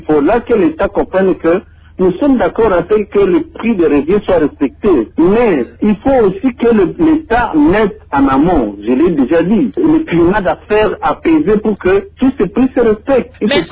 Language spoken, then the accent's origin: French; Butembo, North Kivu, DR Congo; dans la partie de Beni, chez moi, à Boutembola.